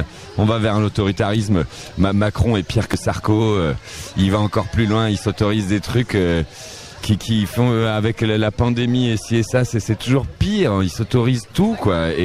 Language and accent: French; Lyon, Auvergne-Rhône-Alpes, France; Je viens de la Croix-Rousse, la terre de Guignol, la naissance de la satire politique